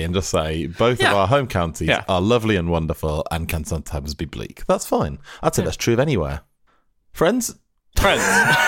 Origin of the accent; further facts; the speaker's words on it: North West England, United Kingdom; Because I'm from Lancashire, which is, you know, we're supposed to be rivals